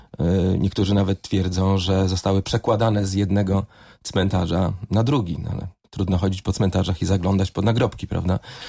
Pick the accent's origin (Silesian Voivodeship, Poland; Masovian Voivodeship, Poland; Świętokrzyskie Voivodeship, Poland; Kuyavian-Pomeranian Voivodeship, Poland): Kuyavian-Pomeranian Voivodeship, Poland; Bydgoszcz; jestem mieszczuchem, urodziłem się w Bydgoszczy, mieszkam tu 45 lat